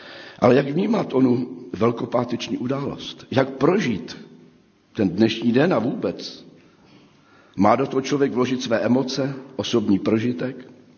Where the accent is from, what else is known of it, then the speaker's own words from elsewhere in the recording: Zlín, Zlín Region, Czechia; ze Zlína, akorát jsem si nedovedl představit, jak můžou stavit jako dítě ty chýše na ty sedlové střeše.